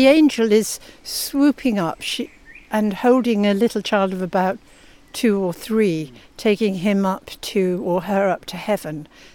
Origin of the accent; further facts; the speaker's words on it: Keighley, Yorkshire and the Humber, United Kingdom; born there; where I was born in Keighley, in Yorkshire, in the 1920s